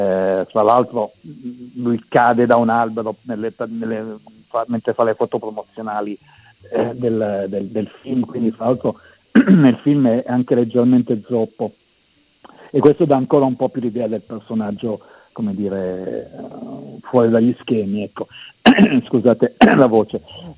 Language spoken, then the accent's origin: Italian; Piedmont, Italy; dalle mie parti in Monferrato.